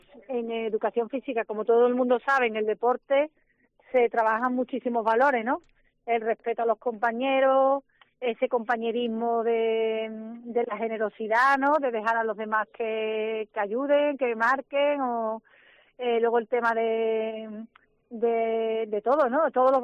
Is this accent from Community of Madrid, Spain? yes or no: no; Jerez de la Frontera, Andalusia, Spain; los que somos de Jerez pues lo sabemos muy bien